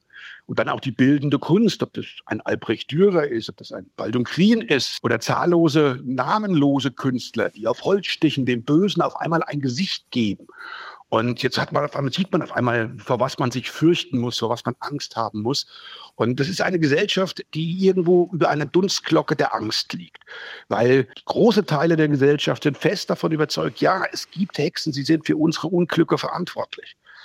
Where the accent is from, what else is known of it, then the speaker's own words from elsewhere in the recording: Schmalkalden, Thuringia, Germany; Vielleicht mal ein Beispiel aus meiner Heimatregion, aus Schmalkalden.